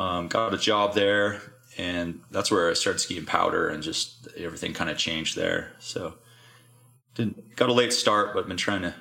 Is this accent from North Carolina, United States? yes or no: no; Salt Lake City, Utah, United States; I grew up in Salt Lake City, Utah, and good Mormon family.